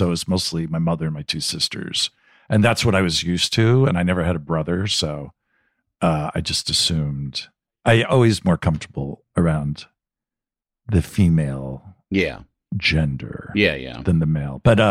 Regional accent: New Jersey, United States; I grew up in New Jersey.

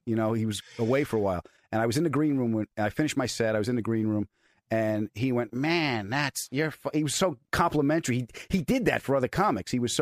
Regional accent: Bridgeport, Connecticut, United States; I'm from Bridgeport, Connecticut.

